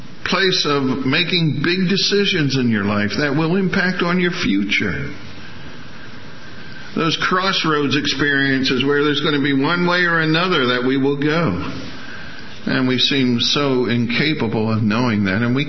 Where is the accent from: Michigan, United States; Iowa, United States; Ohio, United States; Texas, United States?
Iowa, United States; Now, I come from Iowa, where there are more pigs than there are people.